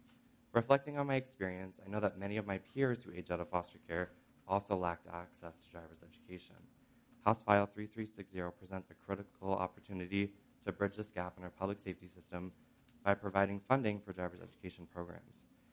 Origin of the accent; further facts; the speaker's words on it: Grand Rapids, Michigan, United States; Growing up in Grand Rapids and aging out of foster care without a driver's license was an obstacle in my journey.